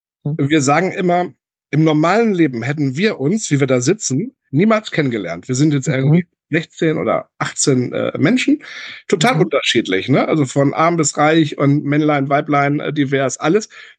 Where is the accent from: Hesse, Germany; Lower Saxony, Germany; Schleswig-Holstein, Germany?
Lower Saxony, Germany; Walsrode; In Walsrode, wo ich herkomme, gibt es ein Kulturzentrum.